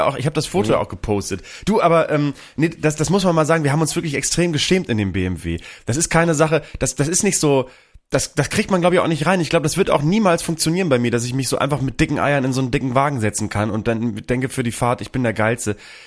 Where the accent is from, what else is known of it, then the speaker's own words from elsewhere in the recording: Bremen, Germany; Du, meine Heimatstadt Bremen hat ein Problem, oder?